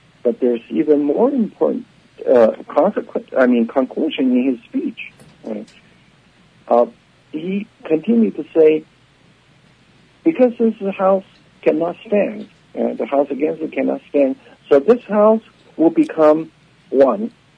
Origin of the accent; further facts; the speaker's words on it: China; English is a second language; now in United States; I came from China. I know what this like.